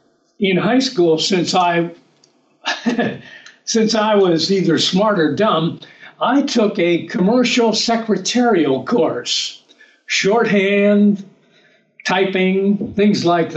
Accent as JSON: {"language": "English", "town": "New Brighton", "region": "Pennsylvania", "country": "United States", "tie": "born or raised there", "also_born_or_lived": "New Kensington", "said": "I was born in a town called New Kensington, Pennsylvania, and I grew up mostly in a town called New Brighton, Pennsylvania, which is 30 miles north of Pittsburgh. And I spent my first 18 years of life there, and I've been on the road ever since."}